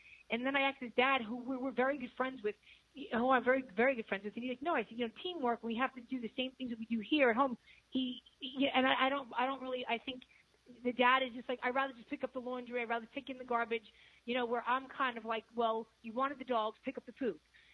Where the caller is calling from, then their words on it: Florida, United States